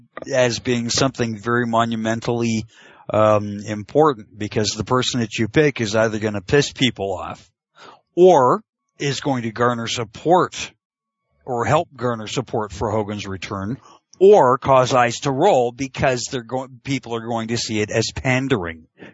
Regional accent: Canada; it's never made sense to me as a Canadian. It's just not the thing up here the way it is down in the States.

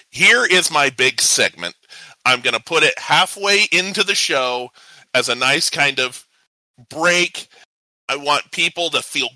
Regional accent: Arizona, United States; Well, I am honoring my home state, and I'm putting this in the America West Arena in Phoenix, Arizona.

